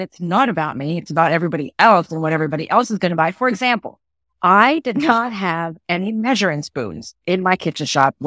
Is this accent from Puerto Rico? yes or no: yes; Puerto Rico; moved away as an adult; now in United States; Well, so I'm from Puerto Rico.